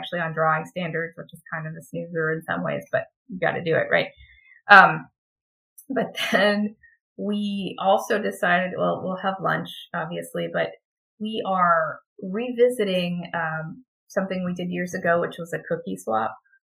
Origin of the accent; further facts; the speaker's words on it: Texas, United States; I'm from Texas. We like to think we're our own country.